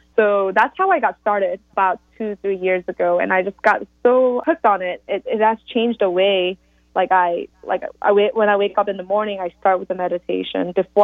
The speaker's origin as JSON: {"language": "English", "region": "Seoul", "country": "South Korea", "tie": "born or raised there", "also_born_or_lived": "Atlanta, United States / Portland, United States / New York, United States / North Carolina, United States", "said": "Yeah, I was born in Atlanta, Georgia, but I was raised, a part of my life, I was raised in Korea, South Korea, near Seoul. I went to boarding school in Portland, Oregon."}